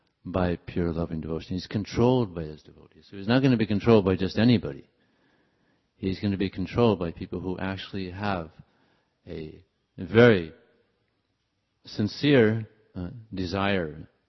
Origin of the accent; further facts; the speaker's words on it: Los Angeles, California, United States; I grew up here in Los Angeles, and I was your average young nonsense, malecha, rascal, L.A. kid doing all nonsense.